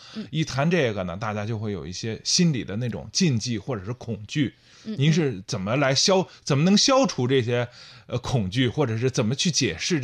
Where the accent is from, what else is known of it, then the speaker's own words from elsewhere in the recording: China; 那么所以说它就会更加适合我们中国人这种情况